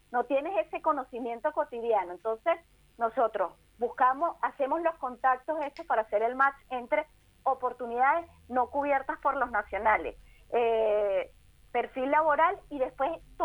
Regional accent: Venezuela; Pues también se piensa que la mayoría somos de Caracas, de la capital de Venezuela

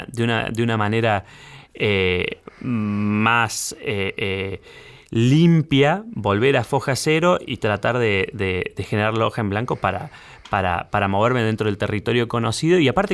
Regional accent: Argentina

